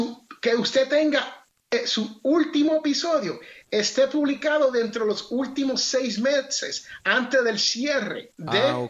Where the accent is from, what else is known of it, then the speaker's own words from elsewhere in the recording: Jersey City, New Jersey, United States; Spanish is a second language; yo soy americano. Yo soy nacido en Jersey City, New Jersey, de padres puertorriqueños. Hablo el español patriao, matao.